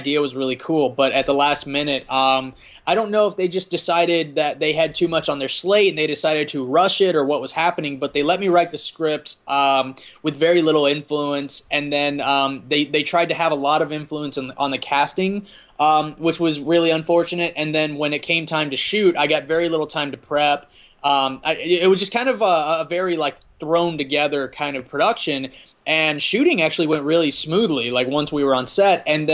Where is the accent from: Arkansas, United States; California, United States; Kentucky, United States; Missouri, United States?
Arkansas, United States; I grew up in Arkansas and kind of the Bible Belt, and everything was really taboo.